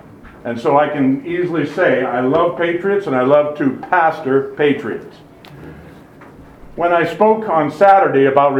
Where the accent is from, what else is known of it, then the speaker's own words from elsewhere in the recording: Northampton, New Hampshire, United States; also born or lived in Lexington, Massachusetts; I was born in Lexington, Massachusetts, and raised in Northampton, New Hampshire. So that gives me dual citizenship.